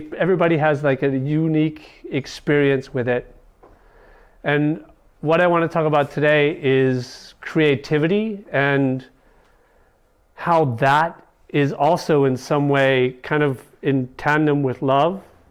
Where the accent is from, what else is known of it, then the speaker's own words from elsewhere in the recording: Puerto Rico; born there; I was born in Puerto Rico and lived in about 9 different countries.